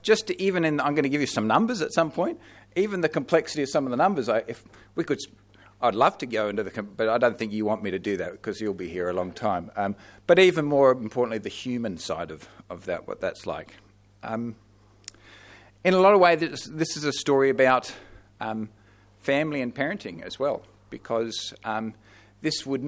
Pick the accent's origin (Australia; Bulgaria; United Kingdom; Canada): Australia; Queensland; So our background is we come from North Queensland.